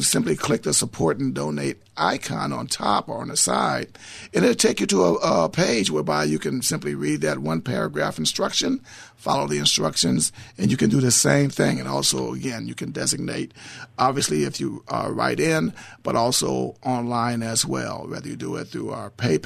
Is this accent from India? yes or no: no; Inglewood, California, United States; I grew up in Inglewood. I worked for the city hall since I was 16 years old, and I grew up to be a young man there.